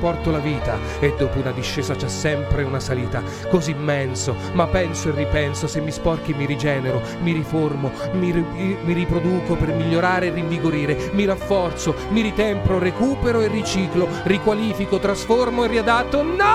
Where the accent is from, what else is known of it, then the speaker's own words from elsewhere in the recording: Marche, Italy; Io appunto sono marchigiano, quindi l'ho vissuto